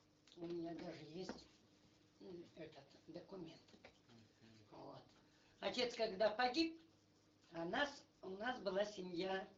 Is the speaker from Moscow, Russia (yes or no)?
no; Cheremnovka, Omsk Oblast, Russia; born there; Родилась я в 1934 году. Угу. Омская область.